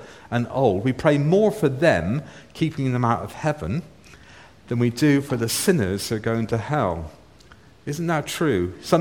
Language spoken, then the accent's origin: English; Bristol, South West England, United Kingdom; I'm from Bristol area, so you always pick up my accent when I speak to you.